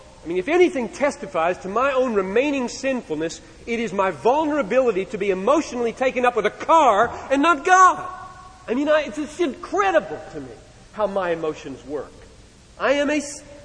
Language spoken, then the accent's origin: English; United States; I'm an American. I'm almost drowning in luxury.